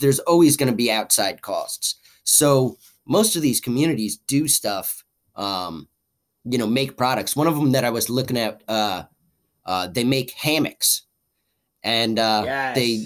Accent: Woodstock, New York, United States; I grew up in Woodstock and I'm part hippie myself.

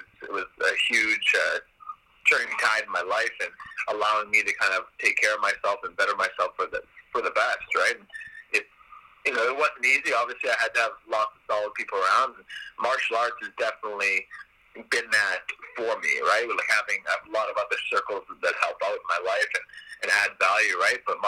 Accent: Canada; represented, you know, like, Canada in that sense, you know, on a bigger stage with a big opponent in my hometown.

